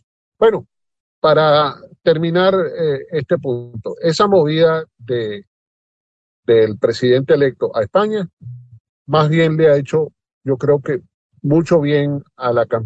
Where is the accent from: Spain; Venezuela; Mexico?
Venezuela; moved away; yo verdaderamente tengo unos gratos recuerdos de mi tierra. Espero volver y caminar esa bendita tierra de Venezuela.